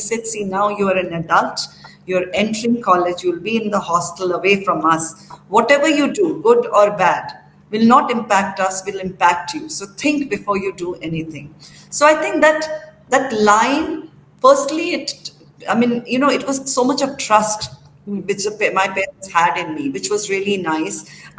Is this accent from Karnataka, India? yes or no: no; Dehradun, Uttarakhand, India; I'm from Dehradun. It's a small town full of schools.